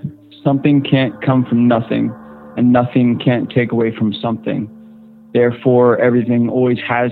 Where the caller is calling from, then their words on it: Virginia, United States; I am calling from Central Virginia.